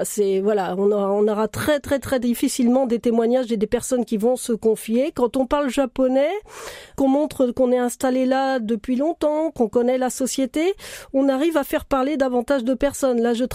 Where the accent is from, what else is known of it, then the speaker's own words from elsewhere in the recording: Paris, Île-de-France, France; on est française, on vient de Paris